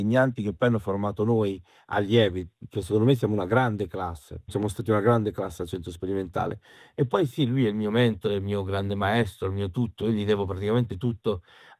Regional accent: Apulia, Italy; Nel mio paesino, che è un paesino della provincia di Bari, non c'era il cinema

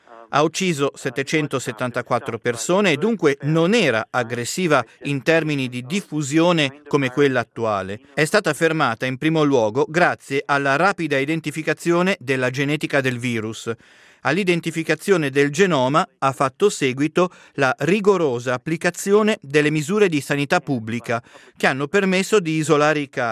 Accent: United States; E poi c'è anche da dire che nel mio paese, gli Stati Uniti, ma anche in altri paesi del mondo, non ci sono abbastanza tamponi

